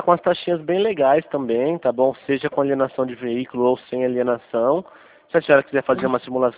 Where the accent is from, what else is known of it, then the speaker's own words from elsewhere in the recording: Santa Bárbara d'Oeste, São Paulo, Brazil; Mas não somos do Paraná, somos do interior de São Paulo e Santa Bárbara do Oeste.